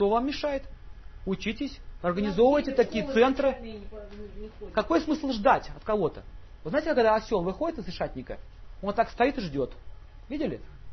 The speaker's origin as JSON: {"language": "Russian", "country": "Russia", "tie": "born there", "said": "у нас было такое сознание, мы родились в России."}